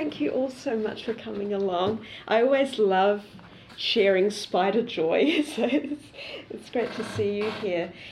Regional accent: Tauranga, Bay of Plenty, New Zealand; also born or lived in Kenya; I'm originally a New Zealander. I grew up in a place called Tauranga, and I can't resist showing a few photos. So this is my hometown

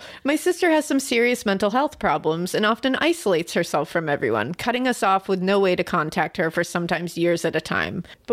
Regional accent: Massachusetts, United States; And I'm originally also from Massachusetts.

